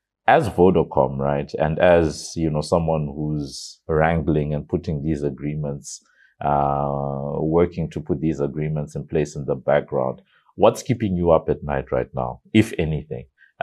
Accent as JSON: {"language": "English", "country": "Zimbabwe", "tie": "born or raised there", "said": "I grew up in Zimbabwe and there's"}